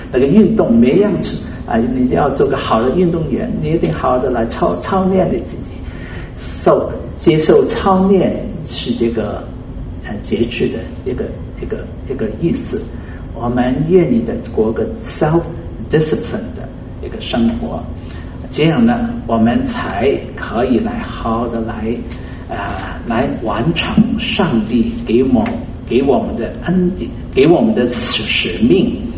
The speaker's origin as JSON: {"language": "Chinese", "country": "China", "said": "我们中国人说那个温柔是不一定是你好吗是很温柔的讲话"}